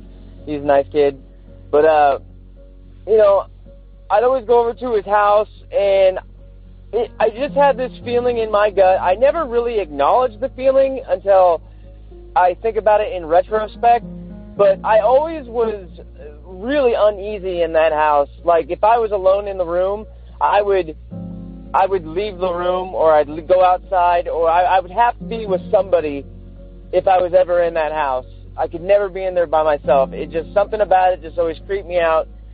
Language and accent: English; St. Helens, Oregon, United States